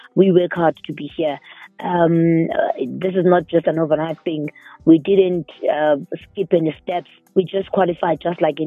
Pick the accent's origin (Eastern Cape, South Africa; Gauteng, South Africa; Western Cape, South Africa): Eastern Cape, South Africa; remember, I'm coming from the Eastern Cape. So where I come from, there's not a lot of female referees.